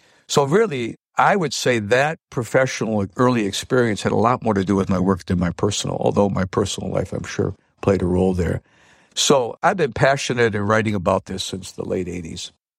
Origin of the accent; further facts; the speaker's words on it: Michigan, United States; I'm from Michigan, and we worked out at a children's hospital in Detroit